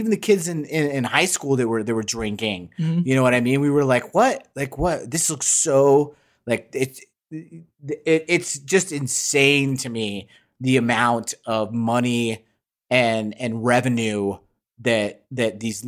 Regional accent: Utah, United States; I mean, we grew up in Utah, right, where alcohol is not like, it's not, the culture is very different.

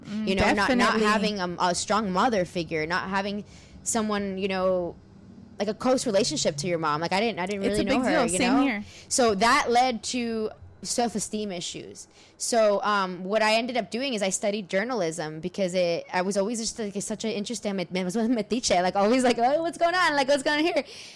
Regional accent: Whittier, California, United States; Oh, man. Yeah. I feel like Whittier is, you know, very, very Latino area for sure.

